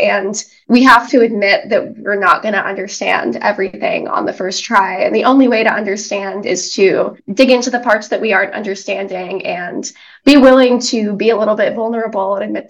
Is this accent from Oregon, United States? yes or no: yes; Lake Oswego, Oregon, United States; So in getting involved with the Sustainability Advisory Board in Lake Oswego, Oregon, which is my hometown